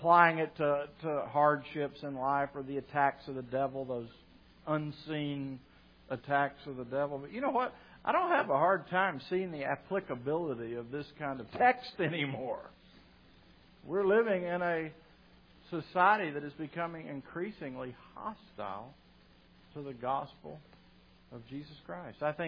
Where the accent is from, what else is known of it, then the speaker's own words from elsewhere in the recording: Texas, United States; Kind of like being a Texan, you know. We're kind of proud of where we're from, right? Don't mess with Texas, right? You can come here and visit, but, you know, leave.